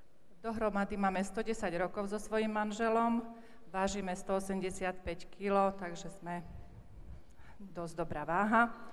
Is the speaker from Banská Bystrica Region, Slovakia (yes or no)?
yes; Bratkovica, Banská Bystrica Region, Slovakia; ja pochádzam pod Vysokej Divej Polany, z takého lazu, volá sa to Bratkovica, a môj manžel z Moravy, spod Hostina.